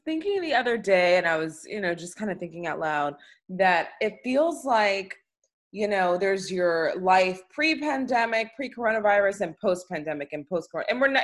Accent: Washington, District of Columbia, United States; Yes, indeed. DC, Northeast. So that is the church that I, 610 Rhode Island Avenue, that is the church that I grew up in.

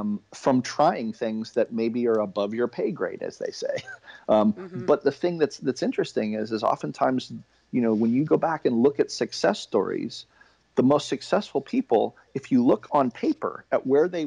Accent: Berkeley, California, United States; And I grew up in the Bay Area in the Berkeley Hills on 3.5 acres with no neighbors.

